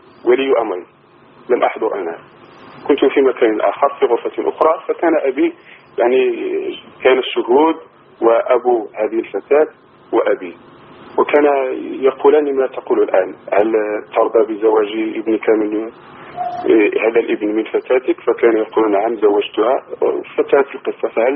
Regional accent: Morocco; أنا شاب مغربي أبلغ من العمر 26 سنة، وأنا أعمل في الحكومة المغربية

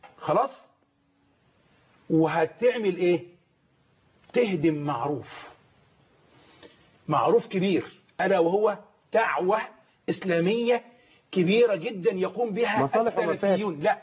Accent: Suez, Suez Governorate, Egypt; يعني إنه في عندنا في السويس

